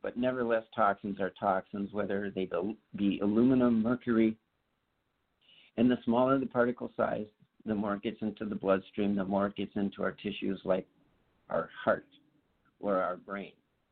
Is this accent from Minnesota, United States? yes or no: yes; Sauk Centre, Minnesota, United States; is from my hometown Sox Center. Sinclair Lewis, the Nobel Prize winner who wrote the book Main Street, that's my claim to fame. I was born in Main Street, USA.